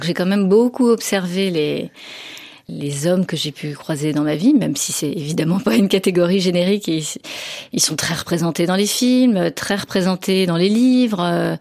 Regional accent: Brittany, France; Non, moi je suis bretonne, j'ai besoin du bord de mer

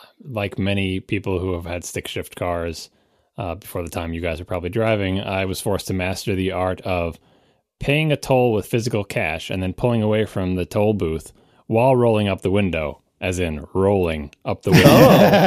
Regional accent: New York, United States; No, you got that's because I'm from New York.

